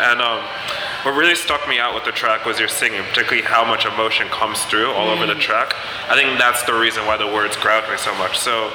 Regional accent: London, United Kingdom; also born or lived in Westchester; I grew up in London and in Westchester, but I say London, mostly the outskirts of London.

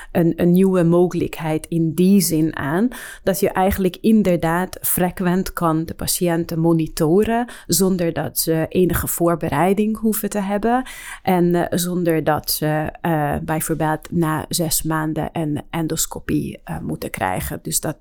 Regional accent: Hungary; now in Netherlands; ik werk in het Amsterdam UMC sinds 2017. Ik kom oorspronkelijk uit Hongarije.

